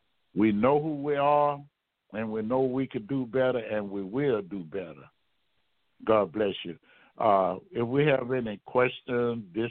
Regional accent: Louisiana, United States; and I'm from Louisiana and gumbo, that's a staple.

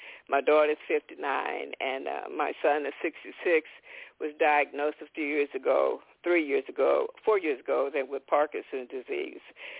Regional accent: Bastrop, Louisiana, United States; born there; I was born in the South in a little town called Bastrop, Louisiana, and my mother was 14 when she got pregnant.

